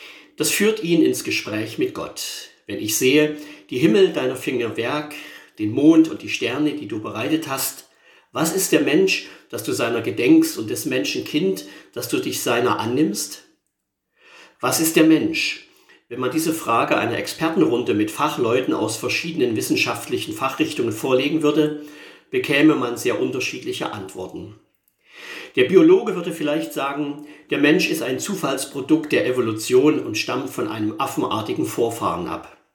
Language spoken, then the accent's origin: German; Saxony-Anhalt, Germany; In meiner Heimat in der Nähe von Zeitz fuhren in den 70er Jahren die Mähdrescher zur Ernte aus